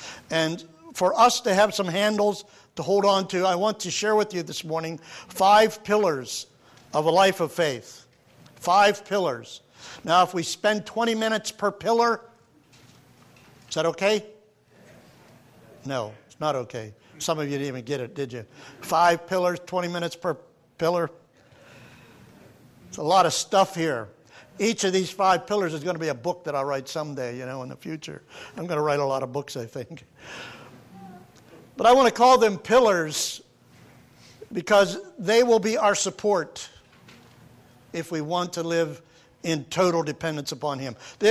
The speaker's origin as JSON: {"language": "English", "country": "United States", "tie": "born or raised there", "said": "Those of us that have grown up and born and raised in the United States, where we live in a country where rugged individualism is so powerful"}